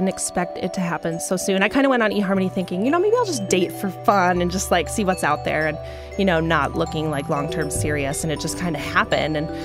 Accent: Grand Forks, North Dakota, United States; I had met somebody back in my hometown, Grand Forks, that I had gone on a few dates with.

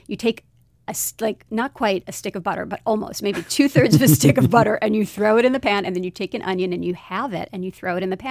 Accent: Brooklyn, New York, United States; I grew up in Brooklyn and I had a very particular image of what I thought Italian food was.

